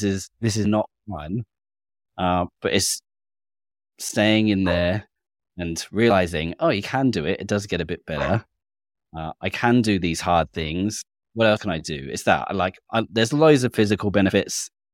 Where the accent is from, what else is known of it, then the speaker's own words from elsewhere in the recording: England, United Kingdom; Being English, British, not cold water with like the beach